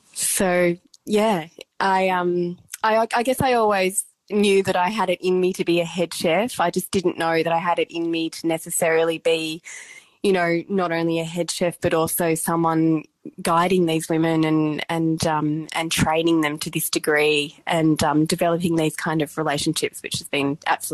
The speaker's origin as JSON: {"language": "English", "town": "Avalon", "region": "New South Wales", "country": "Australia", "tie": "born or raised there", "said": "I grew up in Avalon on the Northern Beaches, and my grandparents lived in Newport."}